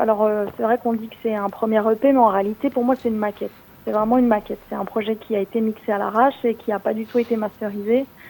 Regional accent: Brest, Brittany, France; now in Barcelona, Spain; Et puis par la suite, j'ai quitté ma ville, c'est-à-dire j'ai quitté Brest pour aller m'installer à Barcelone

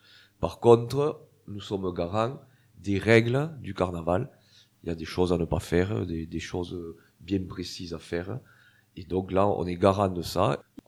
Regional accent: Limoux, Occitanie, France; comme on dit à Limoux, quand on est de Limoux, on l'a dans les gènes, quoi.

